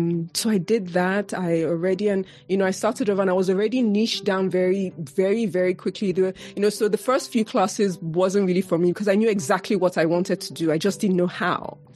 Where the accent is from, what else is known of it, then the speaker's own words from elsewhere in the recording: Nigeria; moved away as an adult; I was coming from Nigeria, you know, fresh off the boat. And I'm coming from a country where women are moving things, you know.